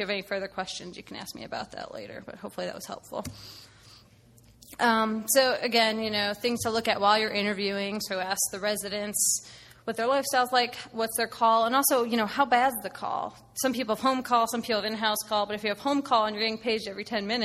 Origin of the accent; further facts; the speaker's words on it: Ohio, United States; I'm from Ohio, so I applied to like an Ohio State prelim year and some other one in Cleveland